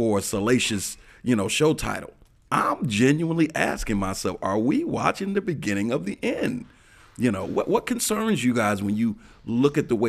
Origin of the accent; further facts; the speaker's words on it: United States; the way people were approaching me when they found that we're from America.